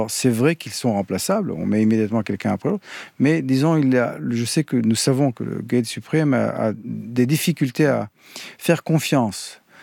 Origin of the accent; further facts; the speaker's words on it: Israel; qu'elle soit chez nous, en Israël, ou qu'elle soit chez les Iraniens